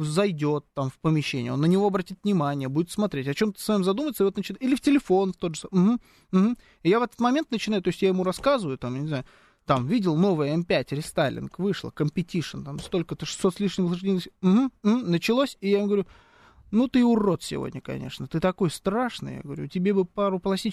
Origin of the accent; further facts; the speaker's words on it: Krasnogorsk, Moscow Oblast, Russia; Я из Красногорска.